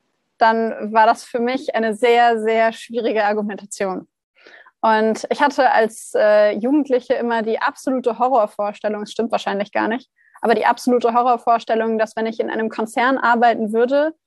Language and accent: German; Hanover, Lower Saxony, Germany; moved away as an adult; now in Heidelberg, Germany; 27, Gründerin von Living Brain. Ich komme ursprünglich aus Hannover. Meine Firma habe ich dann in Heidelberg gegründet, weil ich auch hier studiert habe. Denn ich bin von Hannover nach Heidelberg gezogen, um hier Psychologie zu studieren